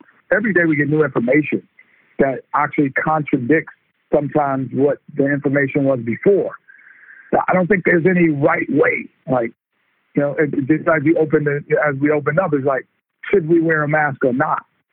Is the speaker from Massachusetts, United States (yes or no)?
no; New York, United States; because I'm from New York.